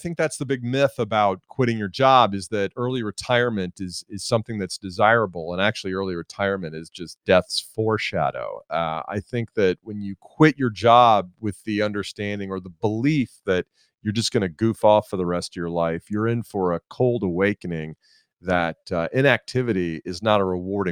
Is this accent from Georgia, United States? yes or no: yes; Atlanta, Georgia, United States; Yeah, well, I'm from Atlanta and I live in Atlanta now.